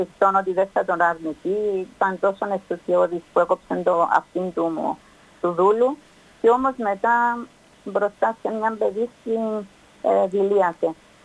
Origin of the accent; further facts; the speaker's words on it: Nicosia, Nicosia District, Cyprus; είμαι από Λευκωσία.